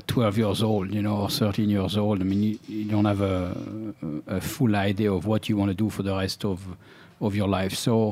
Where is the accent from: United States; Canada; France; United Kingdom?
France; central France; We grew up in a small town in France, in the center of France.